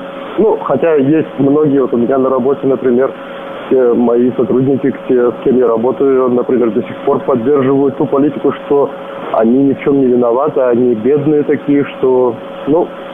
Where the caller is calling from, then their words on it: Germany; Я звоню из Германии.